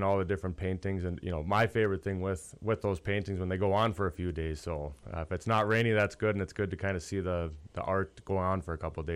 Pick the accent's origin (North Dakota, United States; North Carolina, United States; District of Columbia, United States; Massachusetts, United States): North Dakota, United States; I'm from the Galshute area. I went to school in Colfax